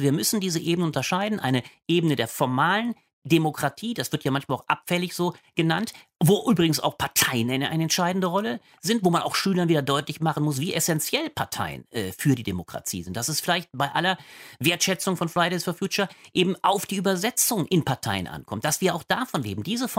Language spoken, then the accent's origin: German; Ingelheim, Rhineland-Palatinate, Germany; Bin nämlich selber aus Rheinland-Pfalz, aus Ingelheim.